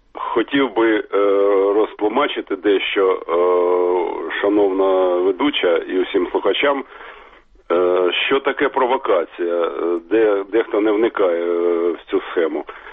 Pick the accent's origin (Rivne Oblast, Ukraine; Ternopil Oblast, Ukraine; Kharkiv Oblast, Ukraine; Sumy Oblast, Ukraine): Kharkiv Oblast, Ukraine; Kharkiv; я з Харкова.